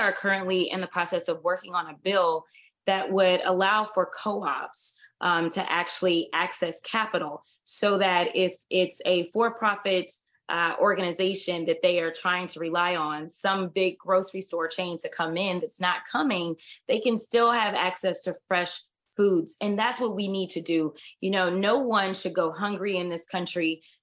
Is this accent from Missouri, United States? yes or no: yes; St. Louis, Missouri, United States; now in Texas, United States; I grew up in St. Louis, Missouri, and it was not on a farm.